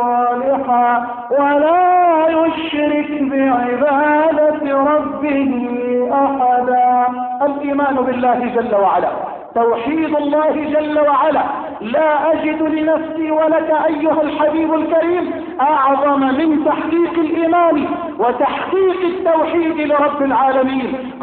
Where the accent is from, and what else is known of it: Egypt